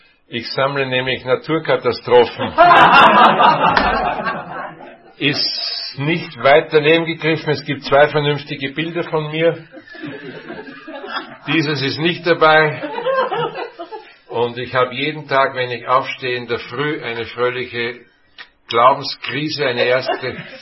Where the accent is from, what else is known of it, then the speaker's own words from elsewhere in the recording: Austria; Herzlich willkommen auch die Zurgrasten, wie das bei uns in Österreich heißen würde, die Hereingeschneiten oder die Zurückgebliebenen grüßen